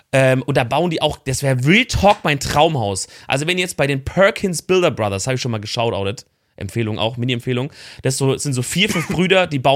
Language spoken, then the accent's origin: German; Germany; wenn ich jetzt als Deutscher sage